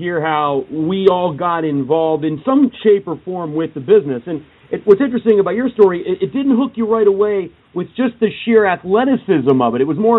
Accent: York, Pennsylvania, United States; I was very fortunate because I grew up in York, Pennsylvania, and we went to the Hershey Park Arena a lot.

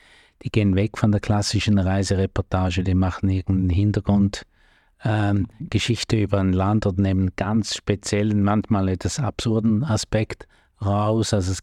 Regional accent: Switzerland; Bei uns in der Schweiz sieht es nicht ganz so arg aus

